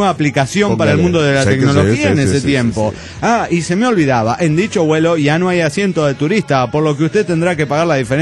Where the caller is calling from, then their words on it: Toluca, State of Mexico, Mexico; Aquí, reportándome desde la fría Toluca, más fría que nunca.